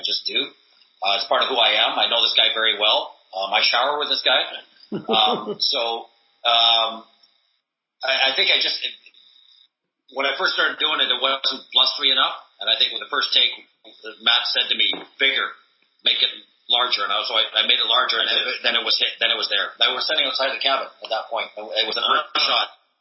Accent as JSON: {"language": "English", "country": "Canada", "said": "Canadian. I just want to make sure that everybody knows that."}